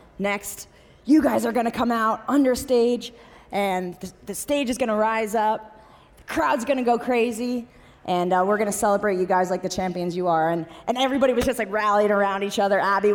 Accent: New Jersey, United States; Leading up to the parade, I grew up in New Jersey, so I remember these I remember watching ticker tape parades on TV when I was a little girl.

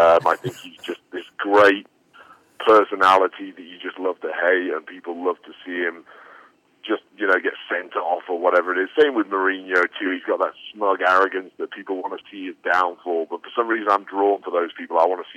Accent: England, United Kingdom; now in United States; But I've always liked being the bad guy, especially being an Englishman in America.

